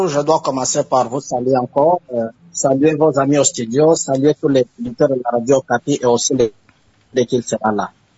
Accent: DR Congo; chez nous, en République démocratique du Congo

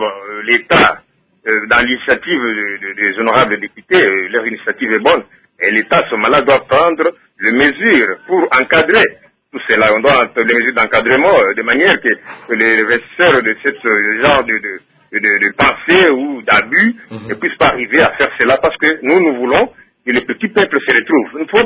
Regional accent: Kasaï-Oriental, DR Congo; Comme si chez nous, au Kassai Oriental, par exemple, il y a des gens qui ont des millions de dollars

